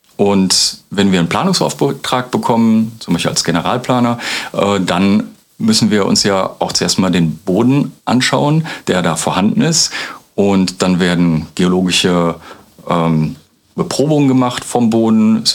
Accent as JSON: {"language": "German", "town": "Düren", "region": "North Rhine-Westphalia", "country": "Germany", "said": "nicht ganz Uröcher, aber mein Herz ist schon, schlägt schon für Aachen. Ich komme selber aus Düren, also nearby."}